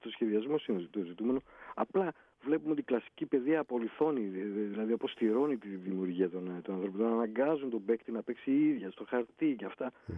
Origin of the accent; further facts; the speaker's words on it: Kilkis, Central Macedonia, Greece; Δηλαδή εγώ είμαι από το Κιλκής, επειδή δεν είναι Αθήνα το Κιλκής, σημαίνει ότι δεν είναι τόσο δυνατό.